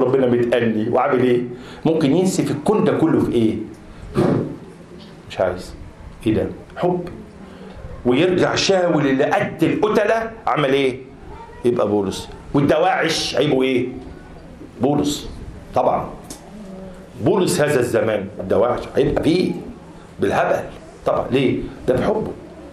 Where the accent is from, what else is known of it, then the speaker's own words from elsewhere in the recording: Egypt; وكون انا جاي من مصر لسه احنا ما بنفهمش اللغه الا بالحضن والبوس